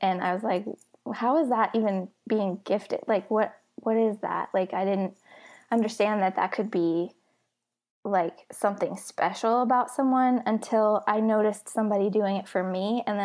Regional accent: Ohio, United States; now in Nashville, United States; then we moved to Nashville from my hometown in Ohio.

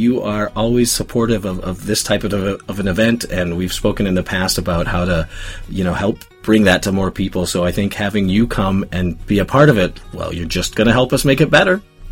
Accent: Midwest, United States; I think that's because we both hail from the Midwest that this is so familiar to me.

